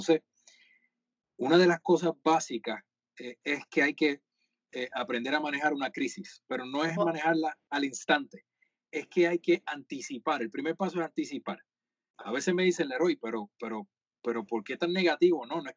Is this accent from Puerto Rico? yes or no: yes; Cabo Rojo, Puerto Rico; Mis papás viven en Cabo Rojo todavía, en Joyuda. Así, mi abuela está viva, mi tío es de Combate, o sea, ese es mi pueblo.